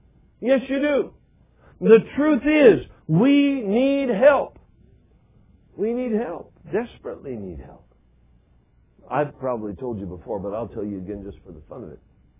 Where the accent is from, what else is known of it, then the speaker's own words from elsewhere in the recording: Alaska, United States; I grew up in Alaska, spent all my life in Alaska.